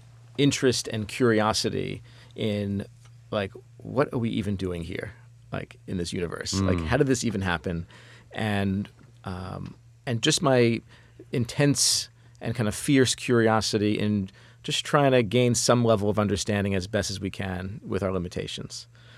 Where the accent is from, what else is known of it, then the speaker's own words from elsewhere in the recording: Brooklyn, New York, United States; growing up where I grew up in Brooklyn, New York, in the community I grew up